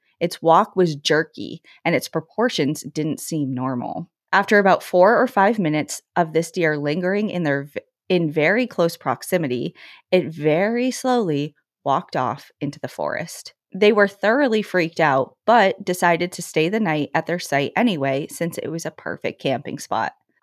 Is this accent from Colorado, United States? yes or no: yes; Steamboat Springs, Colorado, United States; near Steamboat Springs, Colorado, my hometown, in August of 2025.